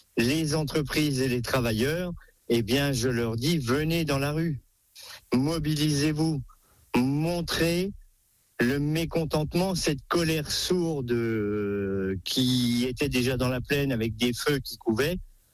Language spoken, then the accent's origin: French; Bourgogne-Franche-Comté, France; l'air de la Bourgogne éclaircit les esprits et il est plutôt sain puisque c'est là d'où je viens